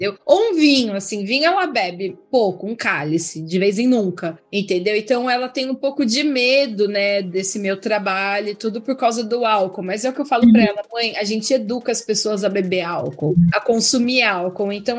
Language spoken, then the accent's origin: Portuguese; Sorocaba, São Paulo, Brazil; Só que meu pai foi transferido nos anos 80 pro interior, então por isso que eu nasci em Sorocaba, entendeu? Mas a gente era zoado pra caramba, né? Porque a gente falava leite quente e todo mundo paulistano e a gente era os caipira da família.